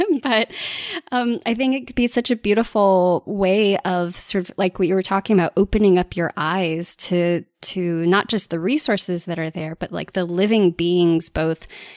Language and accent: English; Chicago, Illinois, United States; Because I grew up in Chicago, but you know I connected with plants in my grandmother's gardens.